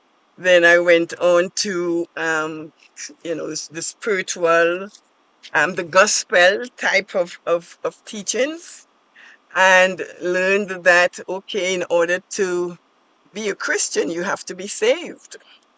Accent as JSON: {"language": "English", "region": "Tobago", "country": "Trinidad & Tobago", "said": "I am originally from Tobago, from the islands of Trinidad and Tobago. And this small island actually taught me most of what I know"}